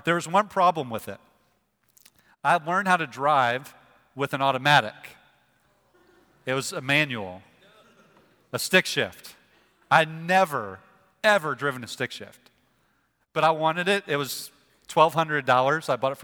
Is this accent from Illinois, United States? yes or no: yes; Illinois, United States; I'm from Illinois, and in Illinois, you can get a driver's permit when you're 15.